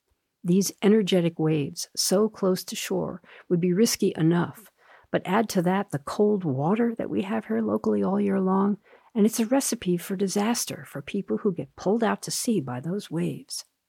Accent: East Coast, United States; moved away; I grew up on the East Coast and played in the ocean all the time as a kid. The water was warm in the summer, and there were no sneaker waves coming up to drag you out to sea. And so when I moved here

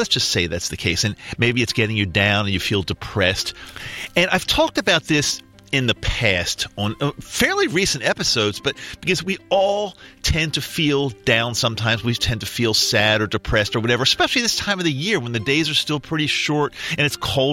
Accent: Maryland, United States; Terry is from Maryland, my home state of Maryland.

